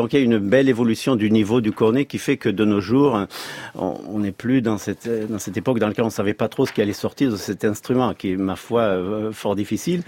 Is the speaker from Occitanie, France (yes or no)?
yes; Toulouse, Occitanie, France; Toulouse, qui est donc ma ville natale. Donc c'est un grand plaisir de revenir sur mes terres natales.